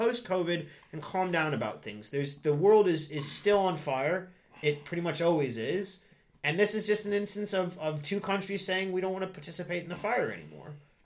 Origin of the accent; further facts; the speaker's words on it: United States; And don't get me wrong, I'm an American, so I know how it is.